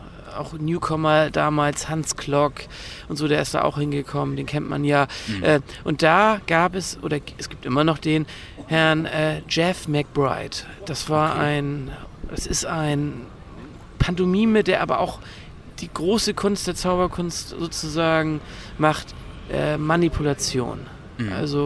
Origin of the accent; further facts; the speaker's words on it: Kiel, Schleswig-Holstein, Germany; Aber das war für mich auch ein Highlight als Kieler.